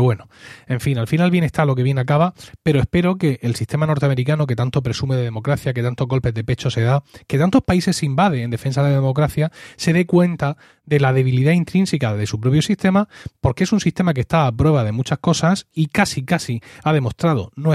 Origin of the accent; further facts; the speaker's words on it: Spain